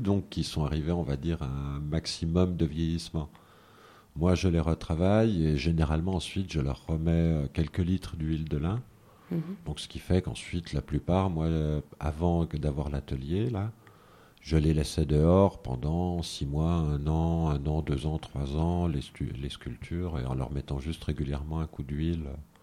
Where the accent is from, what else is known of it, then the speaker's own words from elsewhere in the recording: Alise-Sainte-Reine, Bourgogne-Franche-Comté, France; Le chêne, personnellement, c'est mon côté celte, puisque je viens d'Alésia, mon côté gaulois va voilà, vers le chêne.